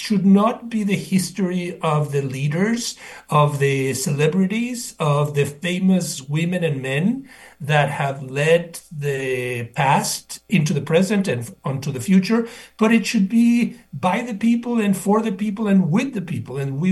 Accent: Mexico City, Mexico; moved away; I am an immigrant, born and raised in Mexico, specifically in the southern part of Mexico City, who came of age in the 60s and early 70s

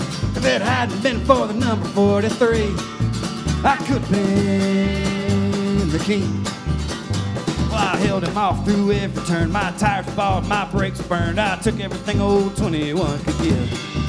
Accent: Martinsville, Virginia, United States; now in Nashville, United States; We're from Martinsville, Virginia, originally, before we moved to Nashville.

